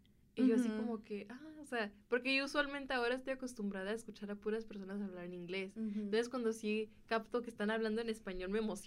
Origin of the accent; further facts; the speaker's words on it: Mexico; now in Illinois, United States; cuando estoy aquí, o sea, en Estados Unidos, o aquí en Illinois, trato de expresar de que también soy mexicana.